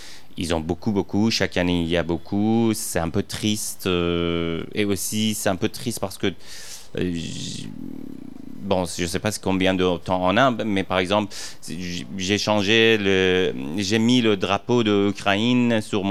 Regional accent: Iran; French is a second language; moved away as an adult; now in Paris, France; Bon, je suis né en Iran, j'ai grandi là-bas, j'ai quitté l'Iran assez... Bon, quand j'avais 29 ans, alors j'étudie là-bas.

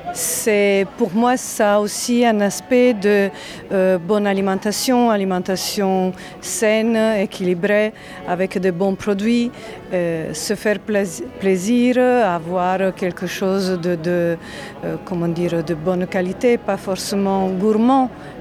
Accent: Southern Italy, Italy; Moi, je viens du sud aussi de l'Italie.

